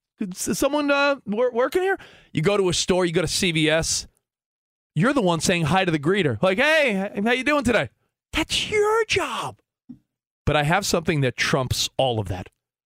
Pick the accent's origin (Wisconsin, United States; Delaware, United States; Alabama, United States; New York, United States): New York, United States; now in Los Angeles, United States; I'm a New Yorker originally. New York, Philly, Boston.